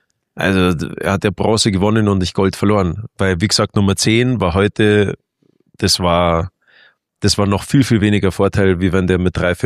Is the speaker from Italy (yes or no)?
yes; Italy; German is a second language